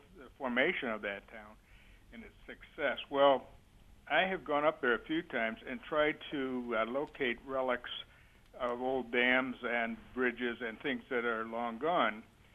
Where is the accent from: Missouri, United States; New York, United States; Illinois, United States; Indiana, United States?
New York, United States; Newfane; I'm writing the history of my hometown up in Newfane, north of Lockport.